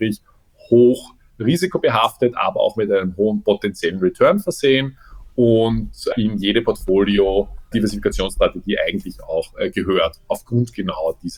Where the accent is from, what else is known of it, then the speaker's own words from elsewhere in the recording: Vienna, Austria; ich wohne in Wien, bin auch ursprünglich aus dem Wiener Großraum, also sprich aus Ostösterreich geboren und aufgewachsen